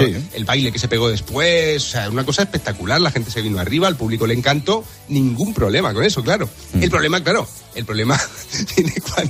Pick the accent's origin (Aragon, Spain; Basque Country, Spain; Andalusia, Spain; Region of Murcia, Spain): Region of Murcia, Spain; encima soy murciano, tío, hacer trabajar a un murciano en verano